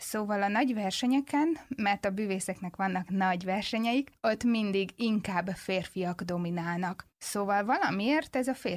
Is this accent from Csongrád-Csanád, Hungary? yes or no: no; Ravazd, Győr-Moson-Sopron, Hungary; Egy kicsi faluban nőttem fel, Pannonhalma mellett Ravaszdon